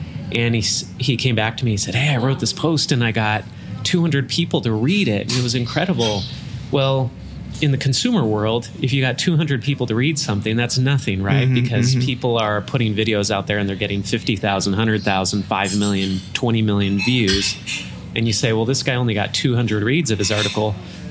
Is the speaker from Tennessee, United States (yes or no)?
no; Arcadia, California, United States; So I grew up in Arcadia, California. And when I was growing up, when I was a little kid, Arcadia was a very milky white place to live, let's just say.